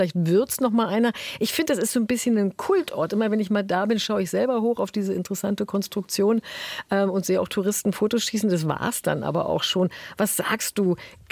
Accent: Berlin, Germany; ich bin ja auch Berlinerin

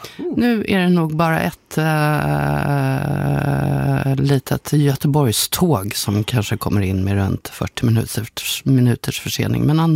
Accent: Sweden; accent: Standard Swedish; Eftersom att jag pratar rikssvenska

